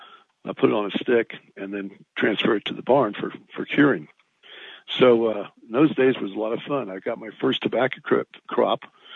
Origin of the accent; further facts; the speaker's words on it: Kentucky, United States; also born or lived in Louisville, Kentucky; Well, I grew up in Northern Kentucky. I was born in Louisville, Kentucky. The family is from Brooksville, Kentucky, which is in Bracken County.